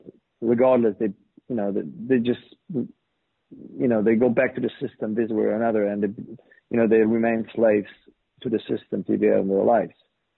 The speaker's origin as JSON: {"language": "English", "country": "Poland", "tie": "born or raised there", "second_language": "English"}